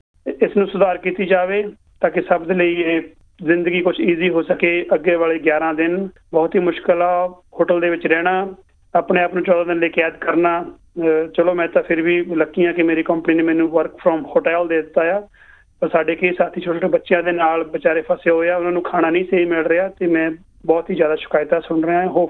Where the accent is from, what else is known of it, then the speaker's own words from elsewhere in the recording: Halluwal, Punjab, India; ਮੇਰਾ ਪਿੰਡ ਹੱਲੂਵਾਲਾ ਜੀ, ਵਾਰਾ ਸਾਹਿਬ ਦਾ ਹੱਲੂਵਾਲ, ਅਤੇ ਮੇਰੇ ਬੱਚੇ ਵੀ ਪੰਜਾਬੀ ਬਹੁਤ ਵਧੀਆ ਬੋਲਦੇ ਨੇ।